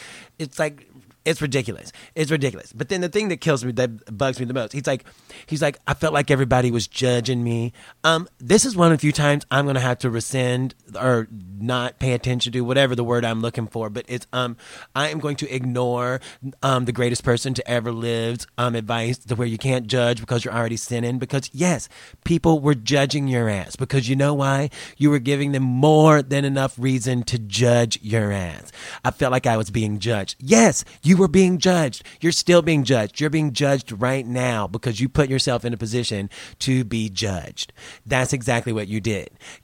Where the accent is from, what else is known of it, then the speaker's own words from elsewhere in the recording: the South, United States; But I grew up in the South, and that's what we do.